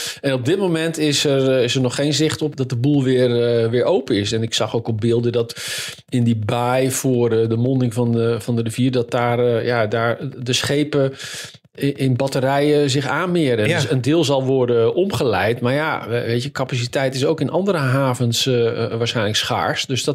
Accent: Holland, Netherlands; misschien ben ik als Hollander daar iets te nuchter over

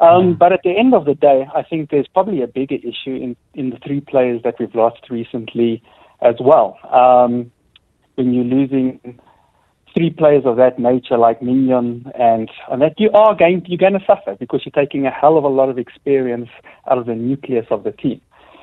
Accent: South Africa; we're South African

